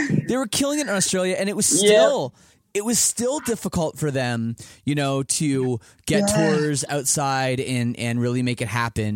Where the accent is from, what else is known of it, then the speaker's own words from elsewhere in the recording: Canada; the sheltered life that I lived growing up in Canada